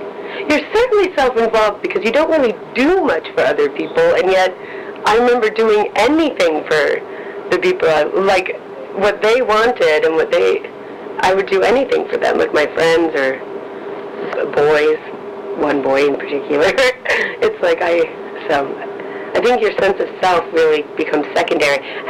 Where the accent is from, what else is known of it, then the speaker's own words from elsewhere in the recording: Lexington, United States; I grew up in Lexington.